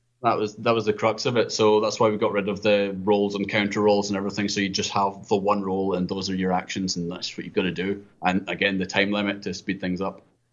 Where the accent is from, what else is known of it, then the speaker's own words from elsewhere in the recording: United Kingdom; Well, we're British, you see, so it's more just seething rage under the table.